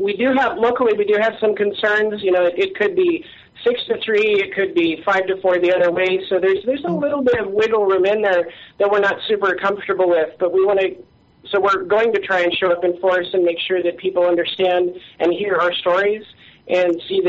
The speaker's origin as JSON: {"language": "English", "town": "Sedona", "region": "Arizona", "country": "United States", "tie": "born or raised there", "said": "I grew up in Sedona, which is a few miles south of Flag."}